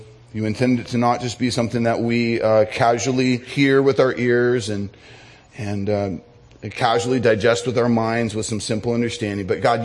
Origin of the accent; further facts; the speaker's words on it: California, United States; a pastor that pastored over me at my home church growing up in Orange County.